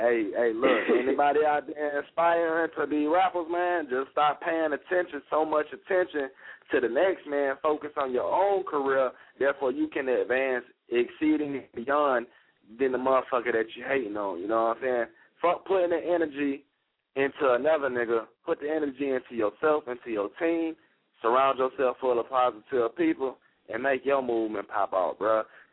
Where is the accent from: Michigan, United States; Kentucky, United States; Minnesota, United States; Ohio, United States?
Michigan, United States; Detroit; I'm from Detroit, Michigan, you know what I'm saying? I represent also my second home, which is in Orlando, Florida.